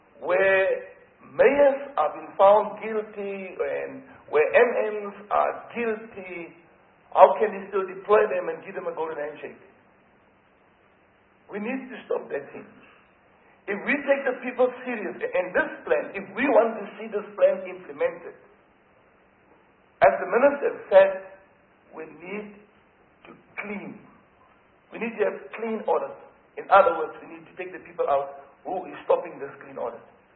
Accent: Northern Cape, South Africa; and I'm from the Northern Cape.

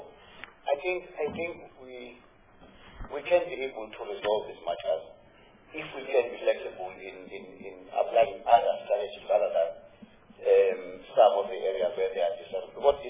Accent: Limpopo, South Africa; I'm from Limpopo.

